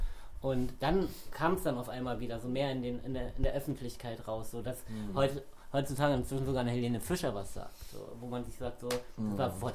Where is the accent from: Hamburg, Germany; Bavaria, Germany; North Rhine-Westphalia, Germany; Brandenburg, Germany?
Brandenburg, Germany; Frankfurt; ich wohne selber auch nicht in Berlin, ich wohne in meiner Heimatstadt Frankfurt-Oder